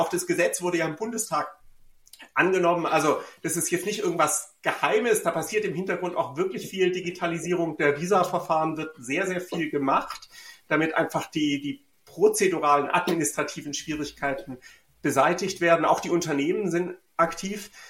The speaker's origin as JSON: {"language": "German", "town": "Konstanz", "region": "Baden-Württemberg", "country": "Germany", "said": "Also ich komme ja aus Süddeutschland und speziell Konstanz ist in der Nähe zur Schweiz."}